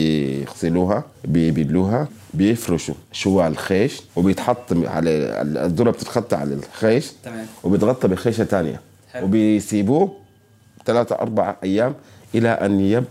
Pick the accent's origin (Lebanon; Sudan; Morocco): Sudan; عندنا في السودان معروف إنه السودانيين بيلبسوا العمة